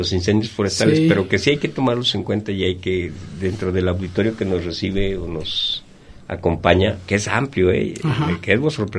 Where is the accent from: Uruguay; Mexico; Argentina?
Mexico; Colotlán, Jalisco; Pero los únicos que comemos carne somos los de Colotlán, así, de esa manera desmedida.